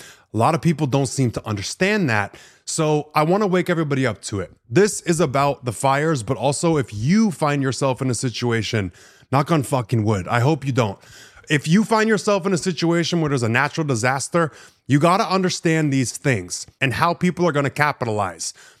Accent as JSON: {"language": "English", "region": "Florida", "country": "United States", "tie": "born or raised there", "said": "I grew up in Florida. I've been through the hurricanes."}